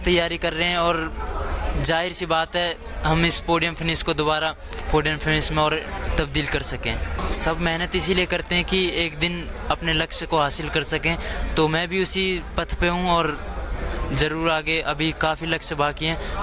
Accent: Ballabhgarh, Haryana, India; मैं फरीदाबाद से हूँ, बल्लभगढ़ से।

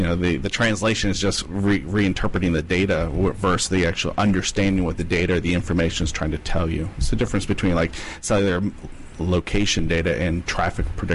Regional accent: New York, United States; now in Washington, United States; Originally from upstate New York, but I've lived down here in the D.C. metro area.

